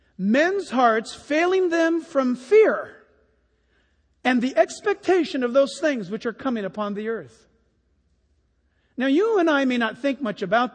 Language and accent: English; San Diego, California, United States; I grew up here in San Diego, so earthquake. I'm a Californian.